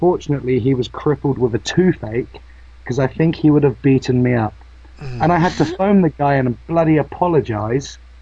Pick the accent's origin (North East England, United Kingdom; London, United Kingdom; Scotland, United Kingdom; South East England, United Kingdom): South East England, United Kingdom; Oh, but I'm not a Cockney. I'm from the south of England. I'm by the beaches and stuff.